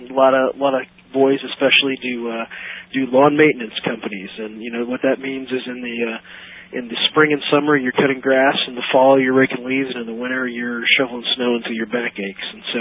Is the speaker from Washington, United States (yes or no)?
no; Illinois, United States; I think you know I'm from Illinois, outside of Peoria.